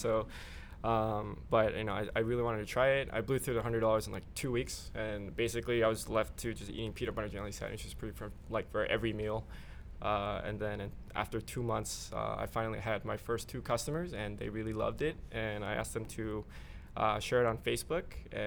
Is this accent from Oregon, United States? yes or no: yes; Oregon, United States; I told him that I was going to quit school because I was from Oregon. I was paying out of state tuition